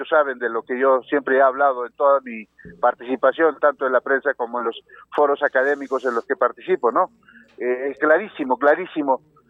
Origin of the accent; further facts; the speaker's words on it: Puno, Peru; me traen a Puno, mi tierra natal